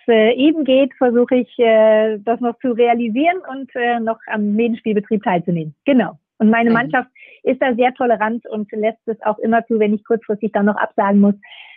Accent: Nordhorn, Lower Saxony, Germany; Ich komme aus Nordhorn und habe dort, ich würde sagen, mit 5 Jahren angefangen, Tennis zu spielen.

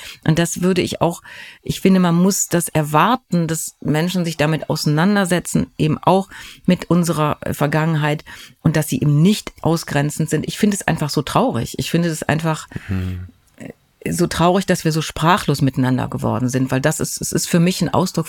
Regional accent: East Germany, Germany; Man ist dort aufgewachsen in der DDR.

